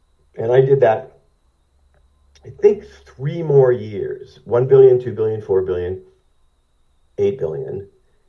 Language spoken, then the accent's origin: English; Canada; I said, yeah, General, I'm sorry to say I hadn't naturalized yet. I said, I'm Canadian.